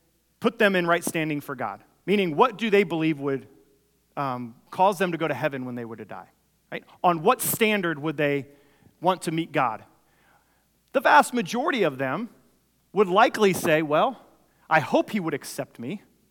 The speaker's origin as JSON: {"language": "English", "country": "Panama", "tie": "born or raised there", "said": "I remember growing up in Panama as a missionary kid, and Panama is a very religious country."}